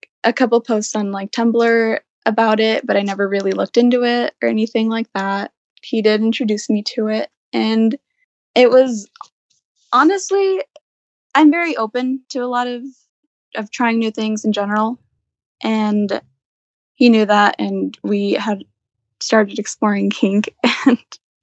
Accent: Utah, United States; I'm from Utah, so that's like our big one that I started going to at first.

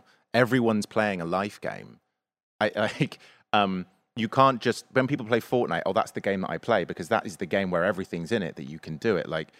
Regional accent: England, United Kingdom; So it's Mario for me. I'm English.

